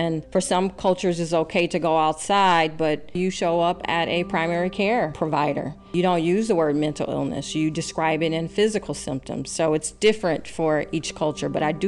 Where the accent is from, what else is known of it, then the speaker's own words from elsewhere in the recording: United States; I'm African American in my culture, in my experience, because I can't speak for the entire culture.